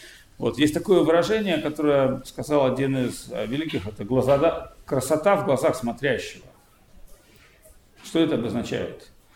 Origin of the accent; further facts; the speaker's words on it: Saint Petersburg, Russia; born there; moved away as an adult; also born or lived in United States; Я сам родился в Санкт-Петербурге. После 20 лет уехал в Америку, прожил там определенную часть своей жизни, потом вернулся сюда, в Восточную Европу